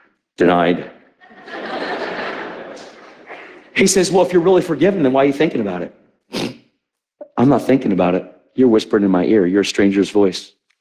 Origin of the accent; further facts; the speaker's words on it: Pennsylvania, United States; Where are you from? I'm from Pennsylvania. Where's that? East coast of America.